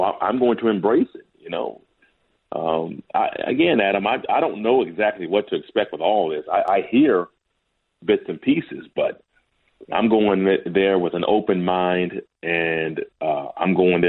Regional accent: San Diego, California, United States; I grew up in San Diego, and I was a huge Chargers fan.

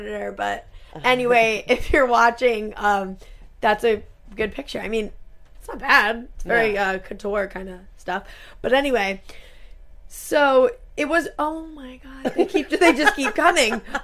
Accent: Rhode Island, United States; We're from Rhode Island, just so you all know.

